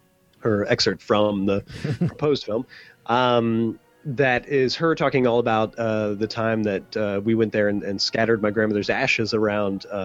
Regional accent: Ohio, United States; about how I grew up in Ohio, making films with all my friends.

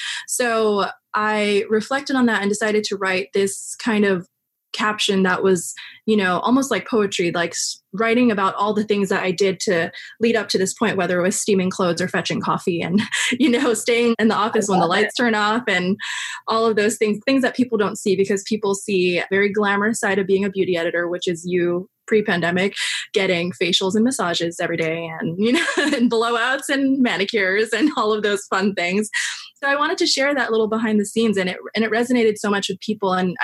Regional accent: Queens, New York, United States; I just remember like the only reason why I was able to compete with people was because I grew up in Queens and I could commute into the city an hour and a half.

